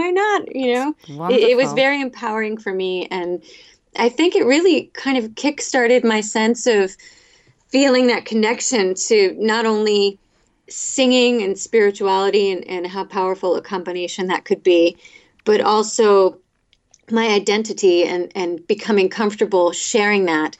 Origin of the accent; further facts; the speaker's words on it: Port Chester, New York, United States; I was brought up in a suburb of New York. I was born in Port Chester, New York